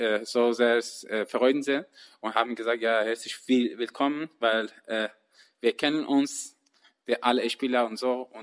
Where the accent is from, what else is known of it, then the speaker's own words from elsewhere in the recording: Iran; born there; German is a second language; Ich bin im Iran geboren, seit 14 Jahren.